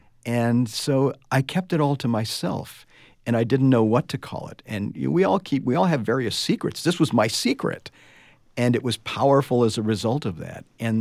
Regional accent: Nogales, Arizona, United States; I grew up in Nogales. I was born there and I grew up there. And so I lived not only in an Arizona small town, but also on the border and in the desert, you know, just placed in the great, wild, wonderful Sonoran Desert.

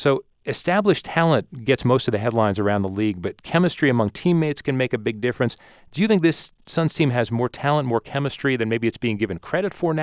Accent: Phoenix, Arizona, United States; Now, Dave, I grew up in Phoenix.

